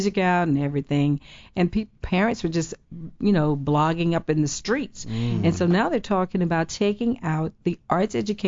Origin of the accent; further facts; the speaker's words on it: Houston, Texas, United States; I was born in Houston, Texas.